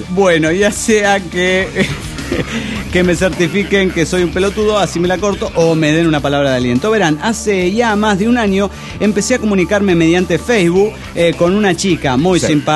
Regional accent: Desaguadero, La Paz, Bolivia; Hola, soy … de Desaguadero, Bolivia.

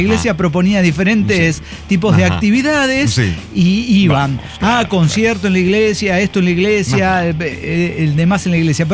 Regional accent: Santiago Tianguistenco, State of Mexico, Mexico; Pero no, Santiago Tianguistenco, de ahí soy.

